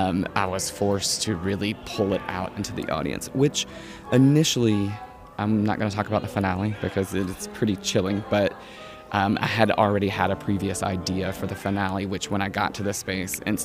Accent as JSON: {"language": "English", "region": "Louisiana", "country": "United States", "tie": "born or raised there", "lives_now": "Washington, D.C., United States", "said": "I grew up in Louisiana, and actually grew up going to Angola to the prison rodeo every October as a child."}